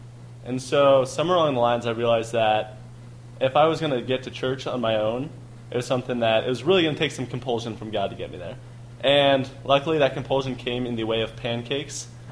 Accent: Nebraska, United States; I'm from Nebraska, just graduated at the University of Nebraska-Lincoln.

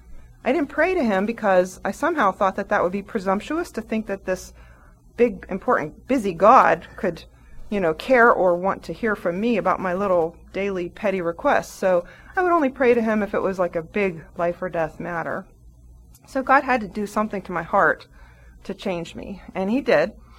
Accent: Plum, Pennsylvania, United States; I was raised Methodist, and I grew up in Plumborough, which is an eastern suburb of Pittsburgh.

